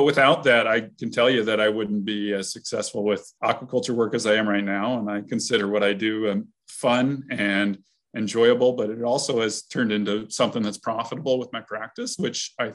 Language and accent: English; Shelton, Washington, United States; I was born and raised in Shelton, Washington. That's out on the West Coast near Olympia. Both of my parents were veterinarians.